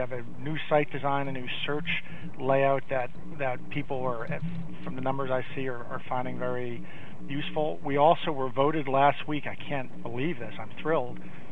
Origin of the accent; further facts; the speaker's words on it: New England, United States; And I grew up in New England, so I think I was just raised to think of L.L. Bean as the most perfectly executing company